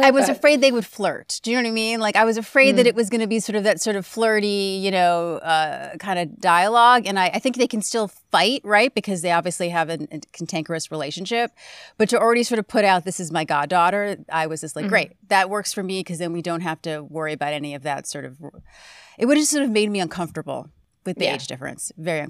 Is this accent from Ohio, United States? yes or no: no; New York City, New York, United States; I mean, even just being a New Yorker when he rides the horse through the 59th Street subway